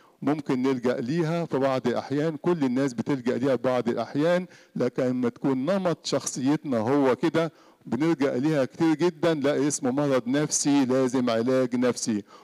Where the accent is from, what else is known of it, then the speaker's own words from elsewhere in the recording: Egypt; لكن في بلدنا مصر وبلاد العربية بتصيب حوالي 120%